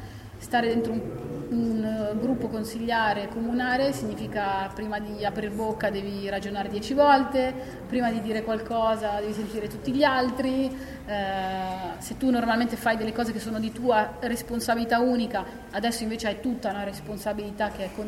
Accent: Perugia, Umbria, Italy; io sono di Perugia tra l'altro, sono nata e cresciuta lì.

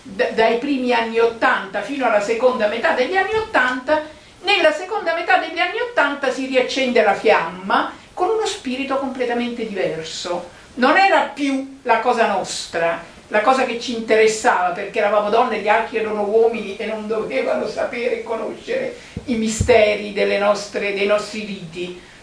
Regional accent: Naples, Campania, Italy; io vivevo a Napoli, sono di Napoli

